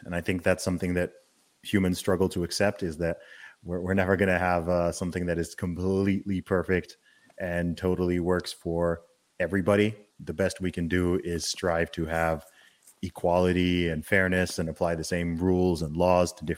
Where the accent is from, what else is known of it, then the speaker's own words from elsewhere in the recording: United Kingdom; when they find out that I'm British